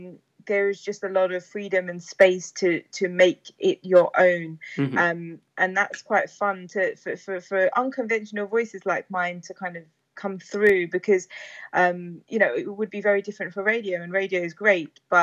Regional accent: United Kingdom; I had a short called Things I'm Asked as a British Muslim.

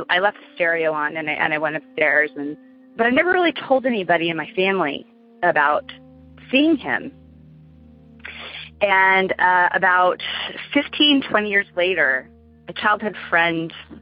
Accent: Idaho Falls, Idaho, United States; now in California, United States; I currently live in California. I have a story from when I was growing up in Idaho Falls, Idaho.

